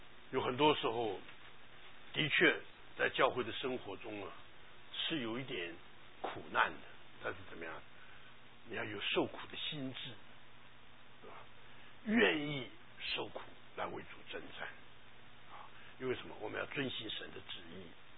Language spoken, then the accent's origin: Chinese; China; 我们中国人常常讲一句话的